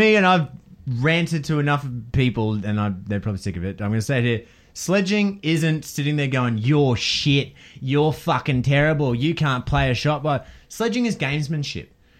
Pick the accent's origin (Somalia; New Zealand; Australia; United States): Australia; I'm Australian